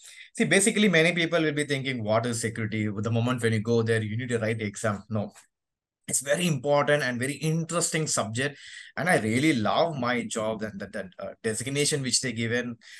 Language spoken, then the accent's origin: English; Chennai, Tamil Nadu, India; basically I'm from Chennai. I'm born and brought up from Chennai. And my family, my area, my environment belongs to aviation environment